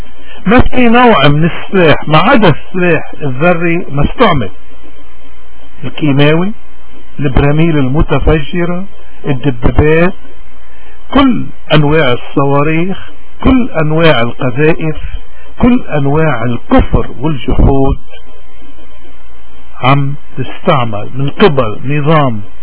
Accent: Lebanon; ونحن كلبنانيين

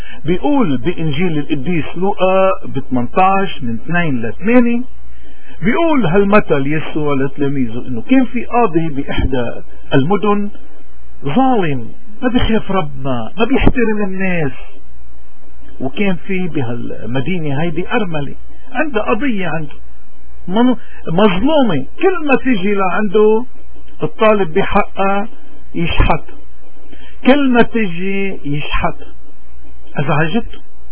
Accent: Lebanon; كثير نحن اليوم كلبنانيين من كل المذاهب المؤمنين بهويتنا

